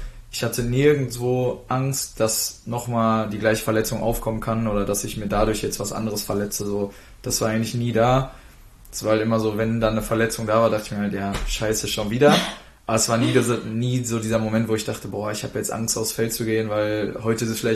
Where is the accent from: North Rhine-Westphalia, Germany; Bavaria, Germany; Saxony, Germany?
North Rhine-Westphalia, Germany; Dortmund; Ich war das erste Mal von zu Hause weg. Ich komme halt aus Dortmund ursprünglich.